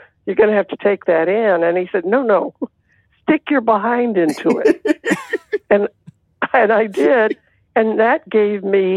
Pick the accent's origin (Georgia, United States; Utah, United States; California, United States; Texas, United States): California, United States; Hollywood; I was growing up in Hollywood with my grandmother